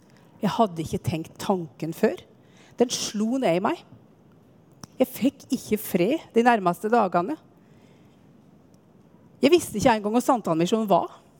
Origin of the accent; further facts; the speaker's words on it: Sigdal, Buskerud, Norway; Jeg har aldri gått på noen søndagsskole. Det finnes ingen bedehus i Sigdal der jeg kommer fra.